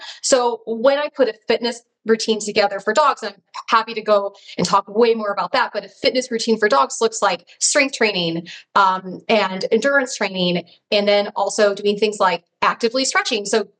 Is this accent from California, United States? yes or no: yes; Los Angeles, California, United States; I was recently in my hometown of Los Angeles